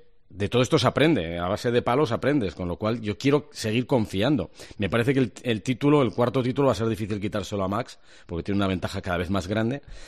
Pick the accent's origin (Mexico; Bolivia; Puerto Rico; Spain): Spain; Asturias; Juanma y yo somos asturianos